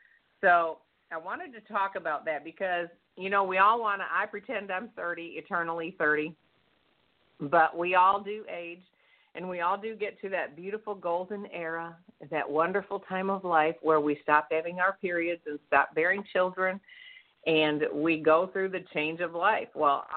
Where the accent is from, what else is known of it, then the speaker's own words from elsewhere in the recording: Michigan, United States; But I'm from Michigan, and so to me it's spelled peony or pony.